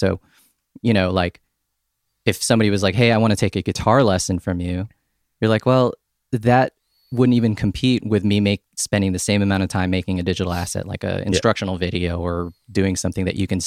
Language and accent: English; San Diego, California, United States; I grew up in San Diego. So San Diego, you know, like the area where I'm from is like where … is from, sure.